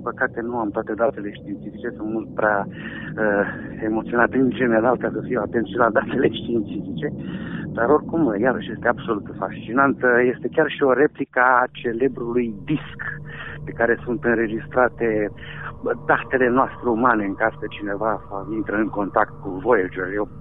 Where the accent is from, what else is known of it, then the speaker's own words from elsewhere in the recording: Romania; sunt mândru că suntem români și suntem suficient de buni ca să fim apreciați